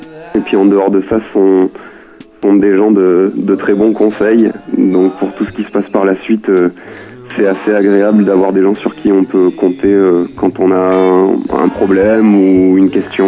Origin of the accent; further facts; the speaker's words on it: Marseille, Provence-Alpes-Côte d'Azur, France; On est un duo, on vient de Marseille.